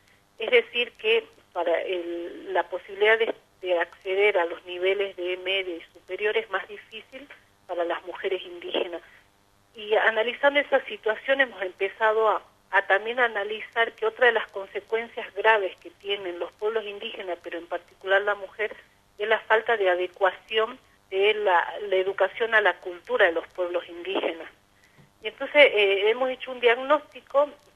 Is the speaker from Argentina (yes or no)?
yes; Jujuy, Argentina; Yo soy de la región del norte de Argentina, soy de Jujuy, yo soy colla. En mi provincia hay más de 9 pueblos indígenas.